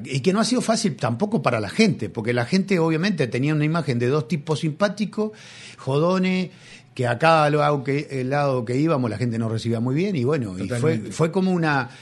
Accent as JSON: {"language": "Spanish", "region": "Tacuarembó", "country": "Uruguay", "moved": "yes", "lives_now": "Montevideo, Uruguay", "said": "nosotros llegamos de Tacuarembó en el año 79, en una época muy difícil a Montevideo, donde no era muy fácil cantar."}